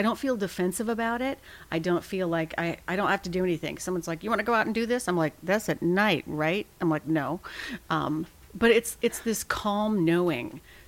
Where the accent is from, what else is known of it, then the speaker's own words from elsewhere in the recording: Portland, Oregon, United States; I grew up in Portland. And so this was before it was hip.